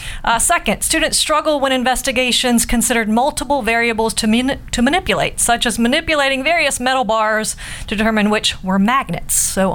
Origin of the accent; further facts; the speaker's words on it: the South, United States; accent: Southern; was that my southern accent?